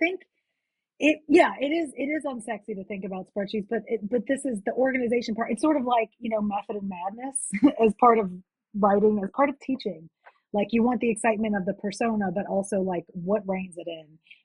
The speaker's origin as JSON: {"language": "English", "town": "New Orleans", "region": "Louisiana", "country": "United States", "tie": "born or raised there", "said": "Like, I'm going to write the Latina's like experience of growing up in New Orleans."}